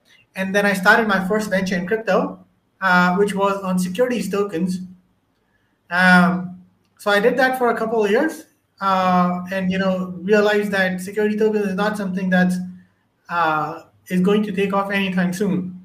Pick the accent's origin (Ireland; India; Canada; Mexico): India; now in United States; So I grew up in India. I went to college in Boston at Tufts University